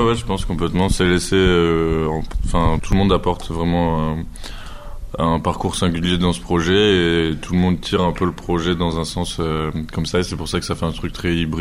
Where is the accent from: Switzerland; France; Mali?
France; Marseille, Provence-Alpes-Côte d'Azur; Et on vient de Marseille